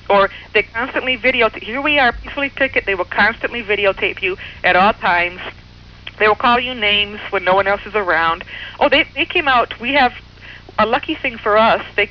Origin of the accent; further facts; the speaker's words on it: Detroit, Michigan, United States; I grew up in Detroit, so I think the whole world is like Detroit. Even though I've traveled the whole world